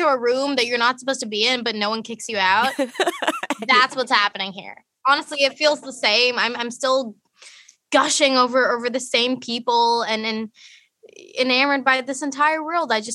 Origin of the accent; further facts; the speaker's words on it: Canada; now in -; But me growing up in Canada and being so enamored by American pop culture and Hollywood, I was super dismissive of being Pakistani and being brown in general.